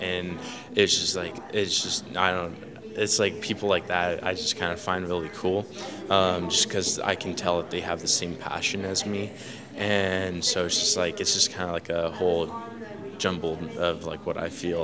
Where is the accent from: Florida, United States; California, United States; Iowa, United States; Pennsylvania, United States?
California, United States; Madera; I'm from Madera, California.